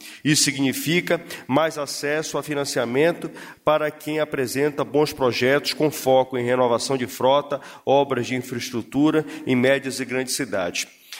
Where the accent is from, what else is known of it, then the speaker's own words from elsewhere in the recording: Belém, Pará, Brazil; a realização da COP30 em Belém, na minha cidade natal